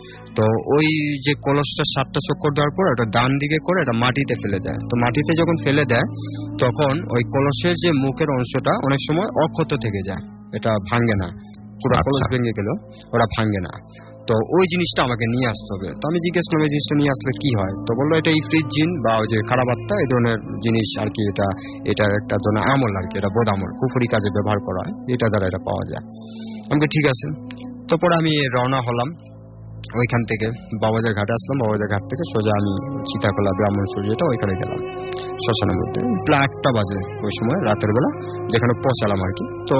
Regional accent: Dhaka, Dhaka Division, Bangladesh; বাড্ডা থেকে আসছি।

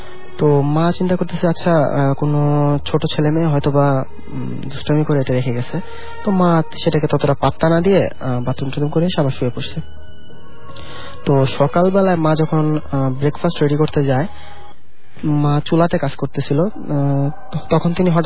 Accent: Gouripur, Mymensingh Division, Bangladesh; গৌরীপুর ময়মনসিংহ থেকে এসেছি।

